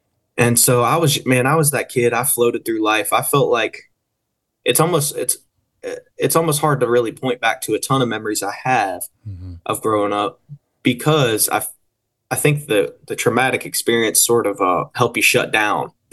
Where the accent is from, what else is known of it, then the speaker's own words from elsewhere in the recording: Porter, Louisiana, United States; That's really where I grew up. I mean, I grew up in Porter, Louisiana, so not far from where you guys are.